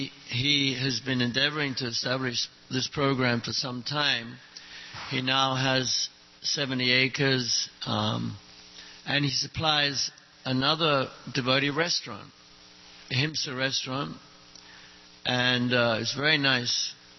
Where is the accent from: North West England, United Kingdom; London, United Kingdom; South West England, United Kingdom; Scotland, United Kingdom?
London, United Kingdom; You know, I'm from London, England, big city.